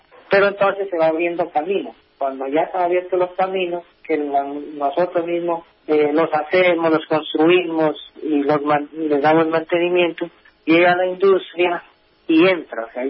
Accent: Colombia; nosotros somos colombianos, somos campesinos

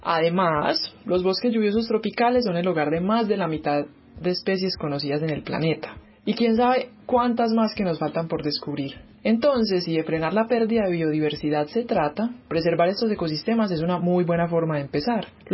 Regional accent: Medellín, Antioquia, Colombia; born there; Nací en la Medellín de los 90s.

